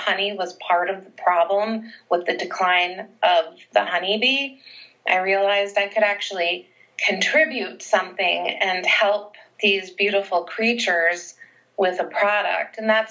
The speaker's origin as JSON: {"language": "English", "town": "Mound", "region": "Minnesota", "country": "United States", "tie": "born or raised there", "said": "Mound then was much smaller than Mound now, and we grew up on a lake, and the property was probably more than an acre."}